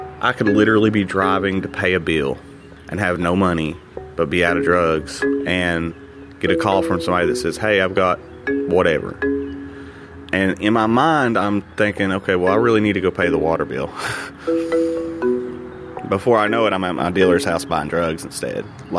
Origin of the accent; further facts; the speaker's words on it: Wise, Virginia, United States; I'm originally from Wise. I grew up there my whole life.